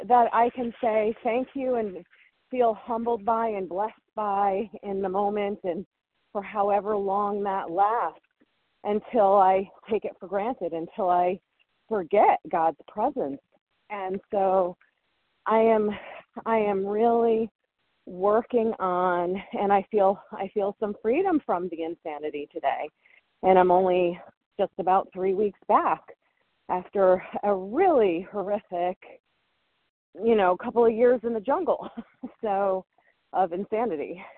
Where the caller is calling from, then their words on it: Connecticut, United States; Hi, this is … in Connecticut, and I am a recovering compulsive overeater.